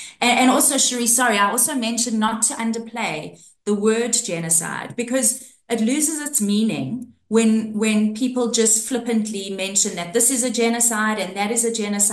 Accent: South Africa; it was also important for me to go as a South African, not as the government and not as an ANC representative, but as a South African

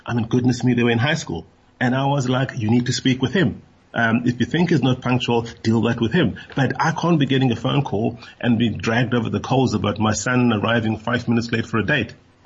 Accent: South Africa; as a young black South African growing up in South Africa, so many of us had never left the country.

